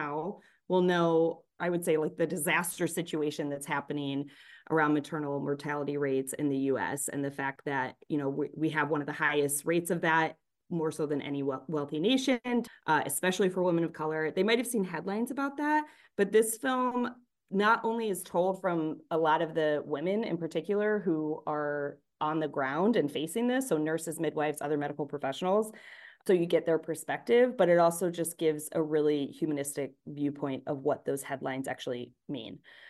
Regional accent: Akron, Ohio, United States; I'm from Akron myself, too.

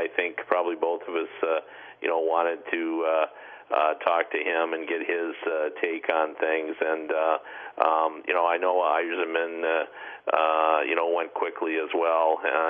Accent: Wayne, Michigan, United States; and I grew up in Wayne, Michigan.

